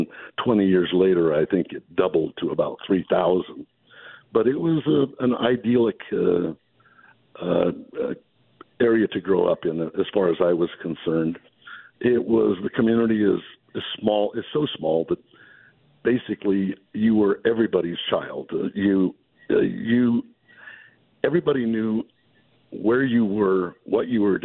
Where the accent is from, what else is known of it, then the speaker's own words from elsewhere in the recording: Fowler, California, United States; I grew up in Fowler, California, which is a small agricultural community about 10 miles south of Fresno, right in the heart of the San Joaquin Valley.